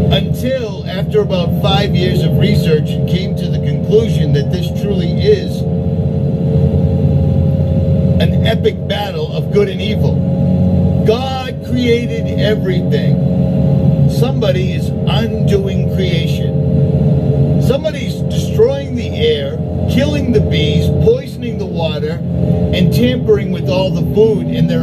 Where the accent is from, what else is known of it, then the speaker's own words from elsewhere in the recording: Lynn, Massachusetts, United States; I'm from Lynn, Massachusetts. I grew up on Arlington Street. I lived on Haviland Ave, 62 Haviland Ave, for like 18 years.